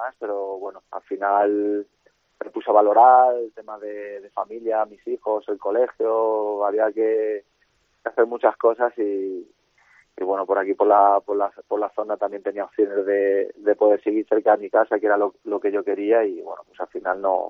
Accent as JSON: {"language": "Spanish", "town": "Petrer", "region": "Valencian Community", "country": "Spain", "said": "yo soy de Petrer, de un pueblo de aquí de Alicante, y estoy aquí."}